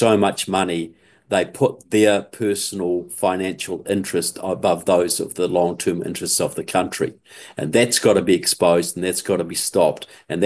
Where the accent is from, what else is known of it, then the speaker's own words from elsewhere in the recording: Canterbury, New Zealand; Okay, I was from Canterbury. We used to have the best trout fishing rivers around there.